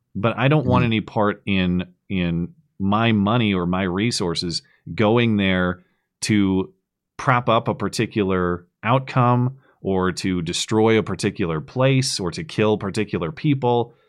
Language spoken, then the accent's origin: English; United States; as an outsider and as an American, I'm frustrated to trying to understand why.